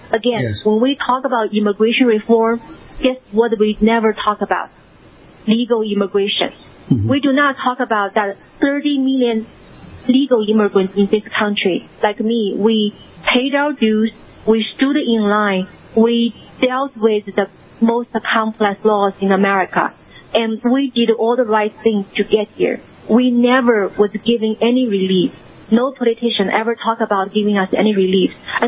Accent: China; now in United States; You know, I came from China. You know, I came from authoritarian regime. So I know that in China, there's somebody in the power can arrest you.

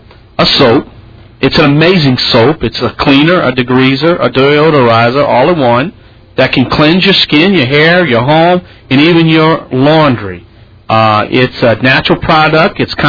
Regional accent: New Orleans, Louisiana, United States; because you know New Orleans is my hometown, and I'm going to participate and do whatever I can to rebuild my great city.

